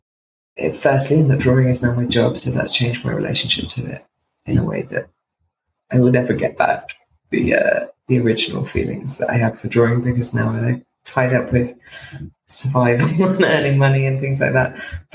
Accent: South West England, United Kingdom; now in London, United Kingdom; I grew up in Devon, so I'm very used to being by the sea, but it's obviously, living in London

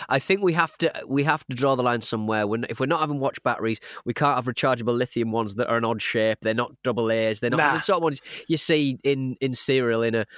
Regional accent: Leeds, Yorkshire and the Humber, United Kingdom; growing up in Leeds in the late 80s, we used to play football on the street, banging the ball against the end terrace house.

